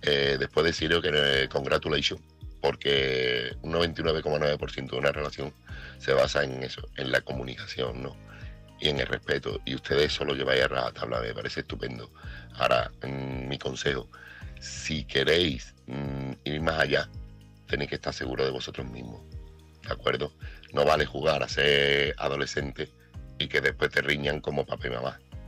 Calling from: Seville, Andalusia, Spain; corresponsal de Sevilla.

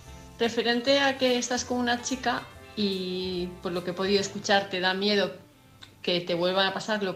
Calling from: Palma de Mallorca, Balearic Islands, Spain; de Palma de Mallorca

